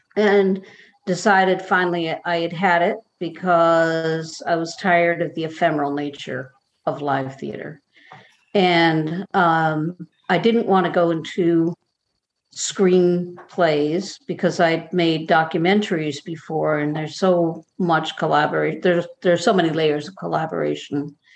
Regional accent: Boston, Massachusetts, United States; As Debbie says, I come from the Boston area.

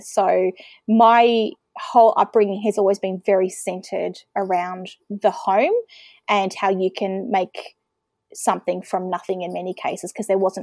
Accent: Melbourne, Victoria, Australia; also born or lived in Western Australia; now in Bairnsdale, Australia; So I am originally from Melbourne. I spent some time living in WA for a few years as a kid and wound back in Victoria. Now living in East Gippsland, which is regional Victoria, about 3.5 hours away from Melbourne.

